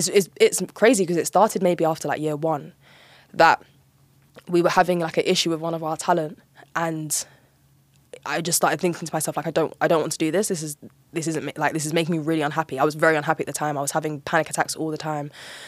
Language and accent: English; London, United Kingdom; I grew up in South London, which is an incredibly diverse place. Mm. Everyone's everything. We're also a very blunt people. Like South London people generally, we're very blunt and direct.